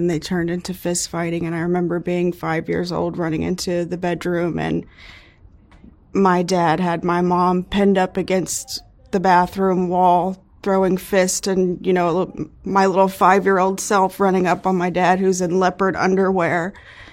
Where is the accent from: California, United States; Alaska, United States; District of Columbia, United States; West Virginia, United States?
West Virginia, United States; Beckley; born there; also born or lived in East Coast; I was born in Beckley, West Virginia, and moved all over the place from then. So the East Coast, up and down.